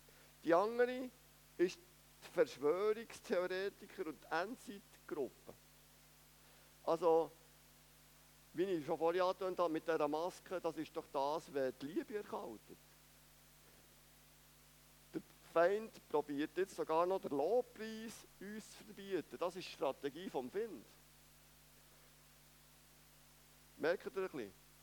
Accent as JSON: {"language": "German", "country": "Switzerland", "said": "Aus unserer Perspektive als Schweizer, dass wir in einem Land wohnen können, wo es so lange Frieden hat."}